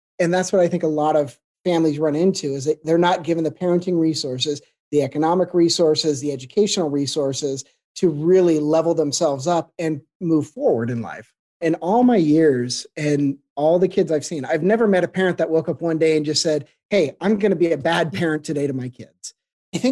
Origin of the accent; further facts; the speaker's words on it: Shelton, Washington, United States; also born or lived in Seattle, United States; So I've always been Washingtonian. I was born in Seattle and then moved to a very rural town called Shelton. In that town, it's definitely more of a logging community, farming community.